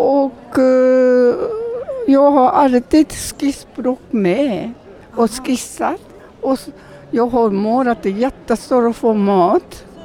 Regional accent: Japan; Jag kommer från Japan.

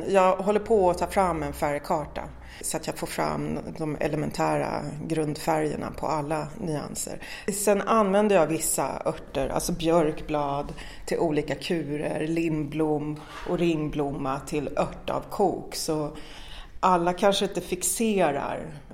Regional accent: Turkey; now in Sweden; Jag är ju ursprungligen från Turkiet.

